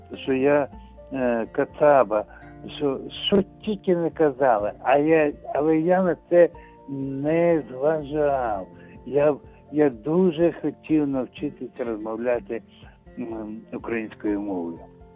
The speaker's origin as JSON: {"language": "Ukrainian", "region": "Donbas", "country": "Ukraine", "tie": "born there", "first_language": "Russian", "second_language": "Ukrainian", "lives_now": "Kyiv Oblast, Ukraine", "said": "я народився в Донбасі, і все життя я розмовляв російською мовою. І коли ми переїхали вже у 2000 році, переїхали на Київщину, недалеко від Києва ми жили"}